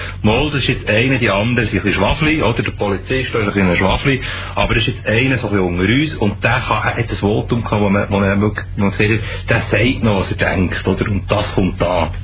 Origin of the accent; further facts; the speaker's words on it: Bern, Switzerland; now in Zürich, Switzerland; Als Berner, der in Zürich lebt